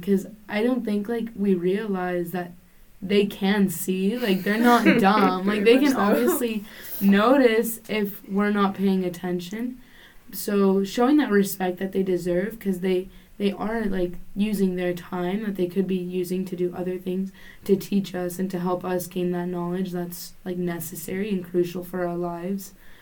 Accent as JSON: {"language": "English", "town": "San Antonio", "region": "Texas", "country": "United States", "said": "And, like, I'm from San Antonio, Texas, so it's, like, Military City, USA."}